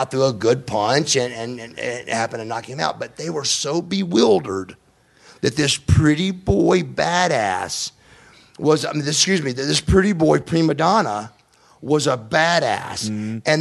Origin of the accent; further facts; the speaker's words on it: Marietta, Georgia, United States; We were a very rich family growing up in the Marietta area.